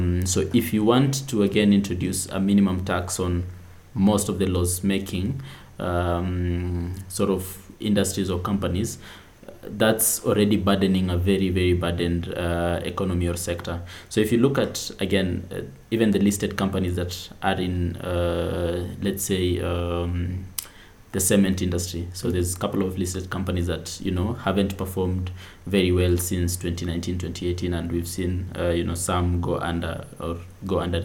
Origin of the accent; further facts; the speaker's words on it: Kenya; But anyway, I'm optimistic still as a Kenyan